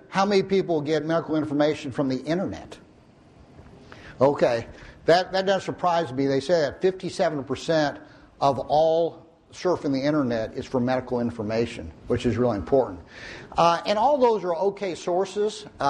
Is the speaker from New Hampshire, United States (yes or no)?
no; Tulsa, Oklahoma, United States; I'm an MD physician, and I come from Tulsa, Oklahoma, but I love Texas.